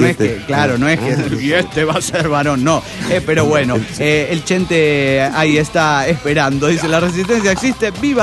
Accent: Irapuato, Guanajuato, Mexico; soy de Irapuato, México.

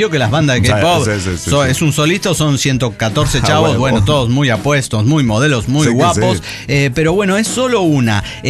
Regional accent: Querétaro, Mexico; de Querétaro, México.

